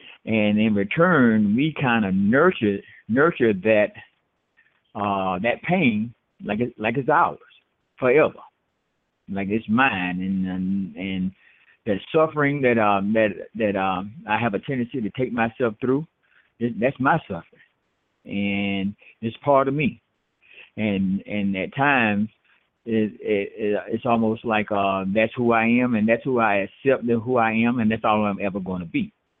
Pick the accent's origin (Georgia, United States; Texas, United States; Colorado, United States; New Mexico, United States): Georgia, United States; Albany; I'm from Albany, Georgia.